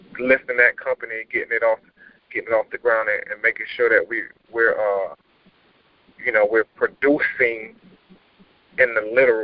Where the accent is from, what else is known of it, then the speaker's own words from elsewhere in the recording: Miami, Florida, United States; Like, we're both from Miami.